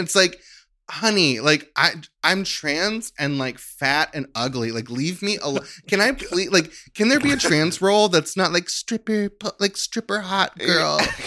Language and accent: English; Kentucky, United States; I speak very little Korean. I was born and raised in Kentucky.